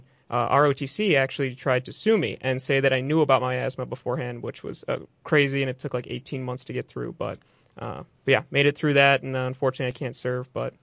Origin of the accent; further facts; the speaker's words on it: Palatine, Illinois, United States; also born or lived in Grand Rapids; I'm from Palatine, born and raised, and went to school in Grand Rapids, Michigan at Calvin University.